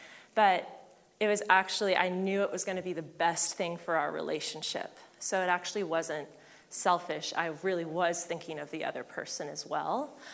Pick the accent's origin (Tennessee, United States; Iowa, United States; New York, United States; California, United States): California, United States; San Diego; I had to set a boundary with my father when I'm from San Diego